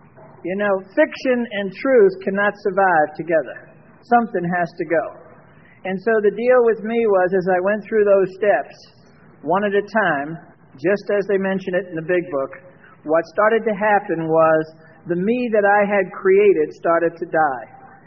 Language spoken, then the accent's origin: English; Brooklyn, New York, United States; You know, I'm from Brooklyn, so I don't know a whole lot about that topic.